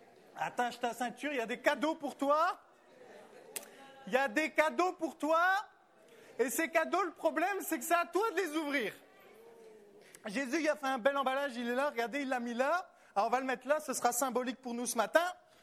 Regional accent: France; On est des Français, on aime bien les pourquoi, on aime bien les comment.

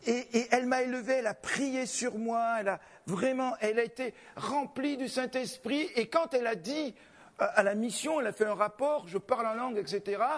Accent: Gabon; born there; Je suis né au Gabon, donc vous voyez ma couleur. Donc j'ai du sang africain, gabonais, dont je suis fier et que je découvre, et du sang européen de par mon père

